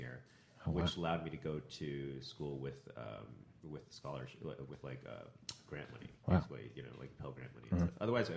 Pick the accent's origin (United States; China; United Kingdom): China; Shanghai; born there; English is a second language; I was born in Shanghai in 85.